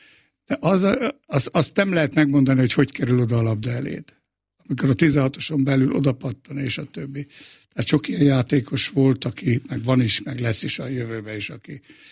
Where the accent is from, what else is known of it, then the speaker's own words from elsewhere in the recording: Szőny, Komárom-Esztergom, Hungary; Én Szőnyben az olajgyárnak a lakótelepén nőttem föl